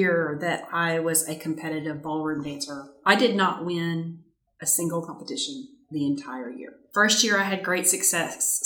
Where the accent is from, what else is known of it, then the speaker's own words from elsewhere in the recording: Louisiana, United States; when somebody finds out I'm from Louisiana